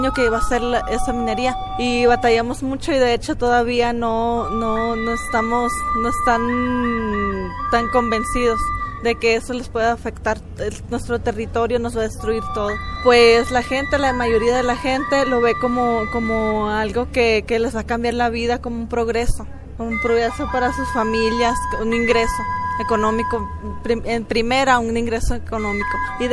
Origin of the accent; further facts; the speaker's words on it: Desemboque de los Seris, Sonora, Mexico; Pertenezco a la comunidad CONCAC de Sonora. Mi pueblo se llama Desemboque de los Seres